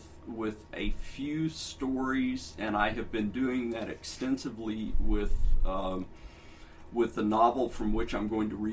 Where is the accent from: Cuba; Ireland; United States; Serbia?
United States; the South; Growing up in the South, I grew up with a family of storytellers and surrounded by storytellers